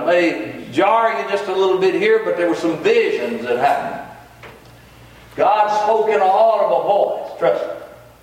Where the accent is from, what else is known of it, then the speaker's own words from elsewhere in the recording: Baltimore, Maryland, United States; Folks, I'm nobody from nowhere, okay? I'm from Baltimore. Some of y'all know about Baltimore.